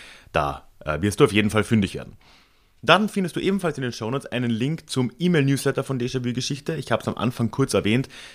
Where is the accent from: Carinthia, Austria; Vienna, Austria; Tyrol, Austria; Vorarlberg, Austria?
Carinthia, Austria; und sprechen dann über meine Heimatregion Kärnten und was sich damals so abgespielt hat.